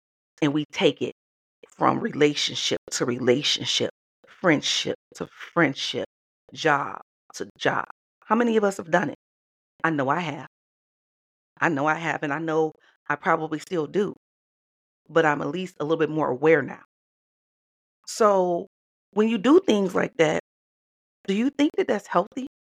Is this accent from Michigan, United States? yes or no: yes; Detroit, Michigan, United States; no, I'm from Detroit, okay? I graduated from Southeastern High School. I went to Hutchinson Elementary School and I went to University Public School across the street from Cass Tech Middle School. So I am a thoroughbred Detroit gal, okay?